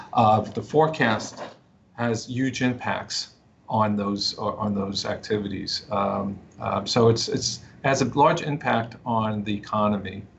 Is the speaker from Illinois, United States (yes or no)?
no; New Jersey, United States; I grew up in New Jersey, and I remember always being up for a snowstorm.